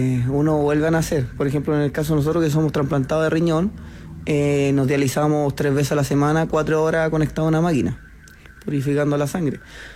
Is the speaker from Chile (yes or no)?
yes; Puente Alto, Santiago Metropolitan Region, Chile; Aparte que yo soy de Puente Alto, y un saludo a la comuna.